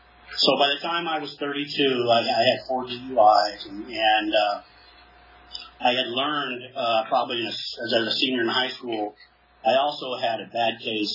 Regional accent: Tulare, California, United States; I'm from Tulare, born and raised in Tulare, and I was raised up in a little Baptist church on the west side of Tulare.

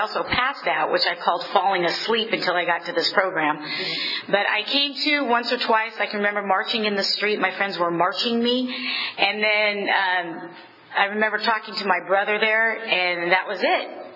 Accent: Fresno, California, United States; I was born and raised in Fresno, and I'm the youngest of three and the only girl.

